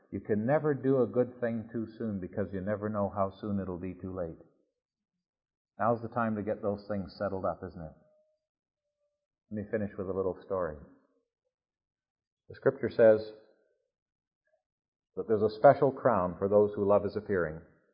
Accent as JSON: {"language": "English", "country": "Canada", "said": "even if I am a Canadian."}